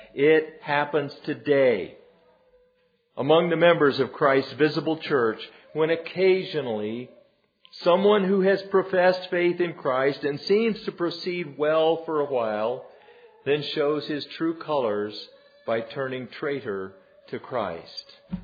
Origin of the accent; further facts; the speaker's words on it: Arizona, United States; I'm from Arizona. That's the place where the Grand Canyon is.